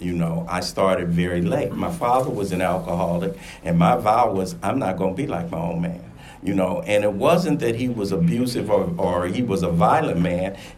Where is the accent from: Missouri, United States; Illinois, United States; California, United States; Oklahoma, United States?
California, United States; Watts; I grew up in Watts, but, you know, not everybody in Watts was a tough guy.